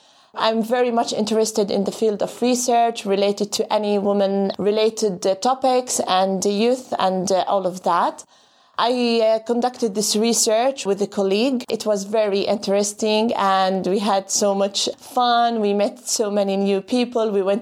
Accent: Beit Jala, West Bank, Palestine; now in Jerusalem; I'm originally from Beit Jala, a city near Bethlehem, and I'm currently living in Jerusalem in Beit Safafa.

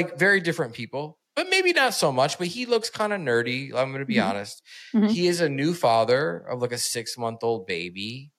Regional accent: Toledo, Ohio, United States; I grew up in Toledo, Ohio, so our county fair is real bad.

